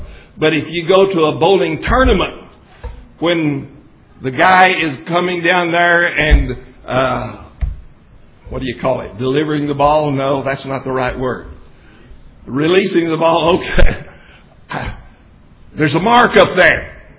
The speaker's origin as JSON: {"language": "English", "town": "Aspermont", "region": "Texas", "country": "United States", "tie": "born or raised there", "said": "My hometown is the little town of Aspromont, about 200 miles west of here."}